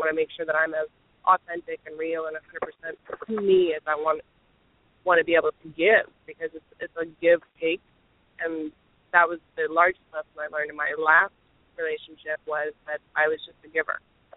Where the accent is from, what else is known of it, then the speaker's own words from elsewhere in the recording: Florida, United States; I always use the analogy because I grew up in Florida and my birth mother worked in the field with a lot of the immigrants.